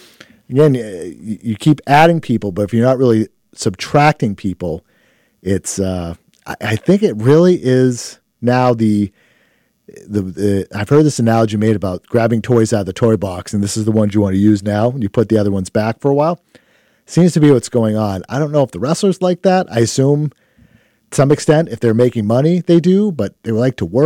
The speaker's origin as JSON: {"language": "English", "region": "Maine", "country": "United States", "tie": "born or raised there", "said": "He appeared in Maine. Yes, my home state, the 207"}